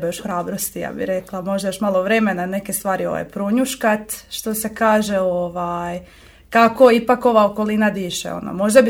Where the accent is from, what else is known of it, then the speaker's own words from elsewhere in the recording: Slavonski Brod, Brod-Posavina County, Croatia; Ja sam iz Slavonskog Broda.